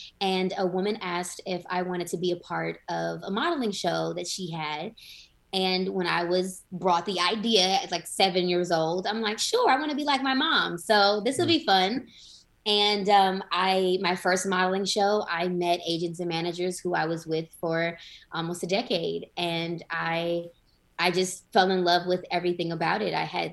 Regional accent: Los Angeles, California, United States; Well, it's crazy because I'm from LA.

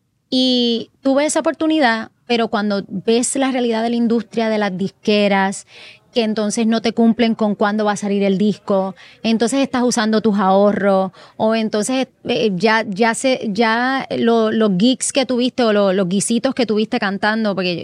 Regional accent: Puerto Rico; yo soy nacida y criada en Puerto Rico, ¿sabes? Yo no nací en Estados Unidos, yo nací aquí, yo me crié aquí, yo estudié aquí, yo me forjé aquí

